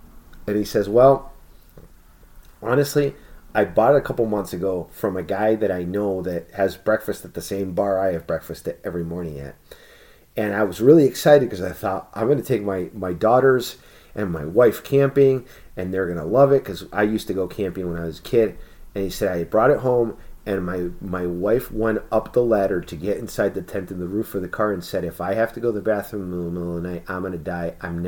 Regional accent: United States; I speak Spanish. Nobody would ever know I'm American.

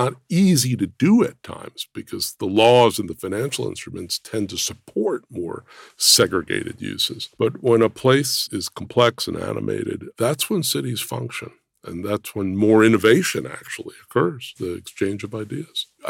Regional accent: Brooklyn, New York, United States; I grew up in Brooklyn, New York. So walking to the park or walking to the beach, I grew up right near the Atlantic Ocean, near Coney Island.

